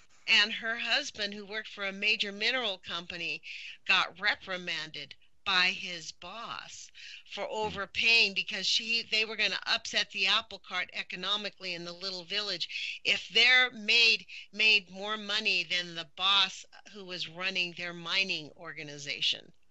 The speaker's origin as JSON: {"language": "English", "town": "Los Angeles", "region": "California", "country": "United States", "said": "When I lived in LA, and I'm from Los Angeles, I was raising two kids."}